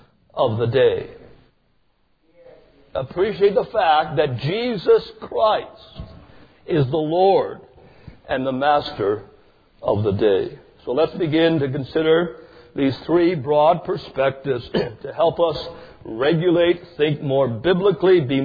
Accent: British Columbia, Canada; Growing up in Canada, we were sometimes snowed in. You could get 8 feet of snow very easily.

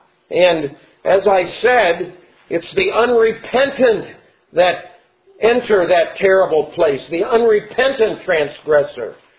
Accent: Kansas, United States; and since we're from Kansas and the Big 12 out there

